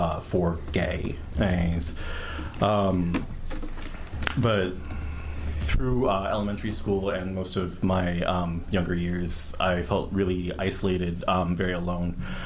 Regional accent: California, United States; I grew up in California.

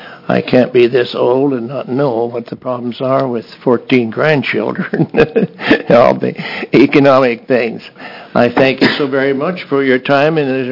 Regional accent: Salem, Oregon, United States; I'm from Salem, Oregon.

